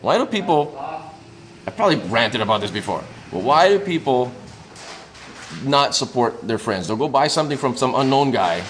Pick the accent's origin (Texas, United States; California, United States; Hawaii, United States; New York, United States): Hawaii, United States; they trip out, first of all, that I'm from Hawaii and I like the Rockets.